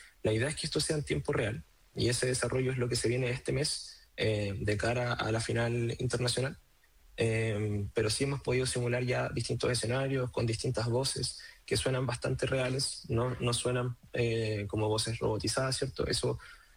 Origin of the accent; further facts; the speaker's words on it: Concepción, Biobío, Chile; más nosotros que somos de Concepción. Bueno, Vicente es de Santiago, yo soy de Concepción.